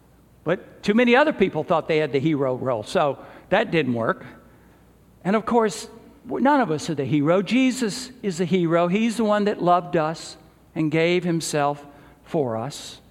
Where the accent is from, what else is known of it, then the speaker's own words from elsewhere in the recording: Southern United States, United States; like I grew up in the South hearing from some of my more conservative Christian friends